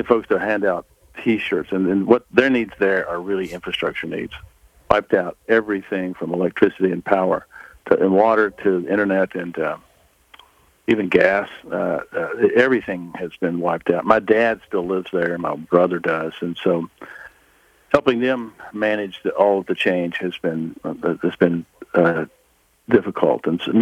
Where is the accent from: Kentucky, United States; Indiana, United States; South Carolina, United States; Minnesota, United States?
Kentucky, United States; Mayfield; I'm from Mayfield, and I was there this weekend